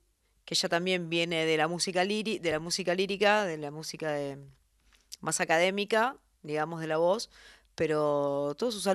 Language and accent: Spanish; Lomas del Mirador, Buenos Aires Province, Argentina; Yo nací en Lomas del Mirador, en La Matanza.